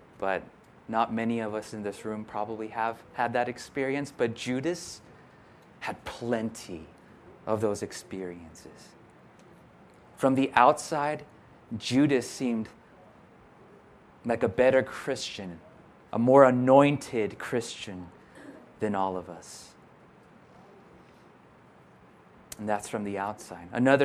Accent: Santa Barbara, California, United States; I'm from Santa Barbara, so I can say that.

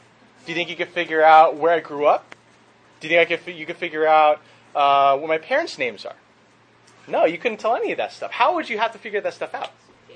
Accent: San Francisco, California, United States; I grew up in San Francisco.

